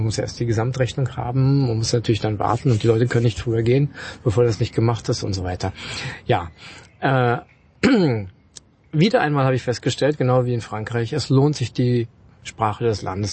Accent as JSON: {"language": "German", "country": "Germany", "said": "ich bin einfach gedacht, ich komme aus Deutschland, da geht man zum Bahnhof und holt sich ein Ticket."}